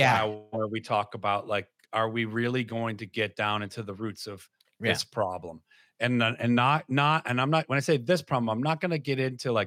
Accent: Detroit, Michigan, United States; as a kid growing up in Detroit, gun violence was a worry that parents had.

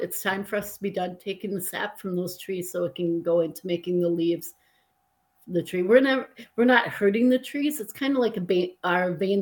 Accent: Green Bay, Wisconsin, United States; I'm from the Green Bay area before we start tapping.

